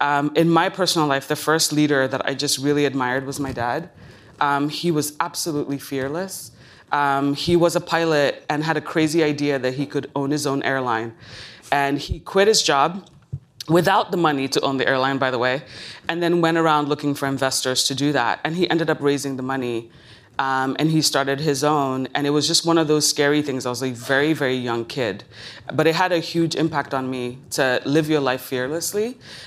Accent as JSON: {"language": "English", "region": "Lagos", "country": "Nigeria", "tie": "born there", "said": "I was born in Lagos, Nigeria. And it's a crazy, chaotic, beautiful piece of heaven. I love Lagos, still go to Lagos."}